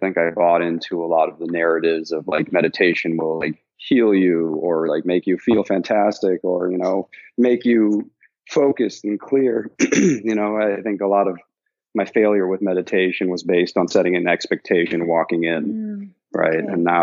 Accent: Vienna, Austria; moved away as an adult; I was born in Vienna, Austria. Mm-hmm. I grew up in Austria. And then I went to New York to study for college, New York State.

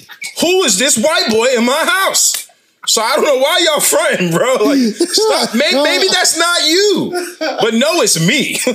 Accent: Boston, Massachusetts, United States; I grew up in Boston, too, so, like...

